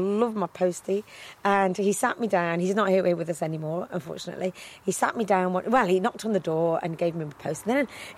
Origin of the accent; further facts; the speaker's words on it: Coventry, West Midlands, United Kingdom; I'm an Indian girl that grew up in Coventry. 12 years I've been here now.